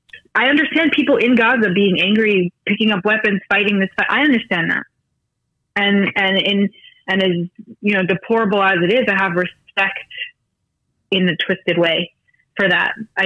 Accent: United States; English is a second language; I'll say also for me as an American, I know I don't sound so American, but give me a week in America and I'll have no accent. I just, English wasn't my first language.

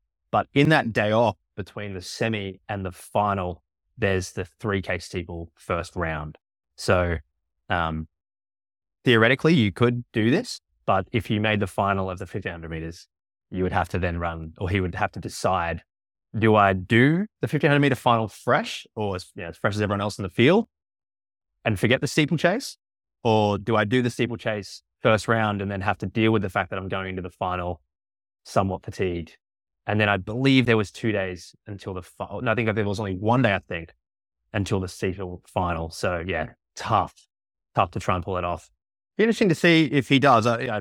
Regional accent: Australia; being Australian, I was like, what's DMR again?

